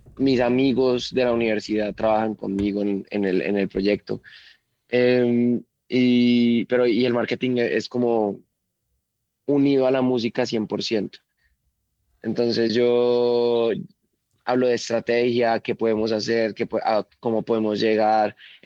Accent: Colombia; Literalmente todos crecimos en Colombia escuchando su música

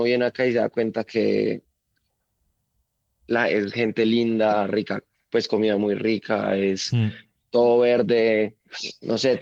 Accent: Colombia; Literalmente todos crecimos en Colombia escuchando su música

